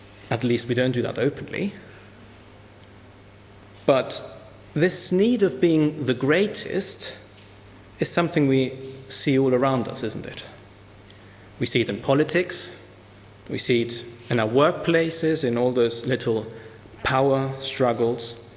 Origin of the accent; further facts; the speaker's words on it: Cyprus; when I was growing up in Cyprus